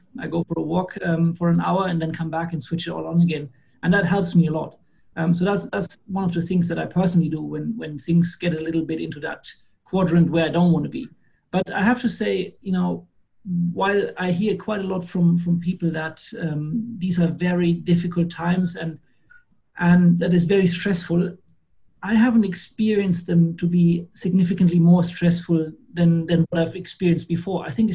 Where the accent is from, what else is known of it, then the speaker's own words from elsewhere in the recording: Germany; English is a second language; also born or lived in Belgium; now in Singapore; Probably can hear it. I'm from Germany originally. Now I'm based in Singapore.